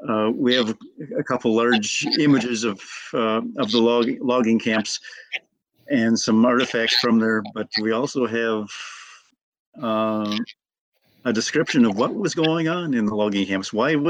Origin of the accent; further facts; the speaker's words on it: La Crosse, Wisconsin, United States; you're probably going to get a different history than what maybe I learned when I was growing up in La Crosse.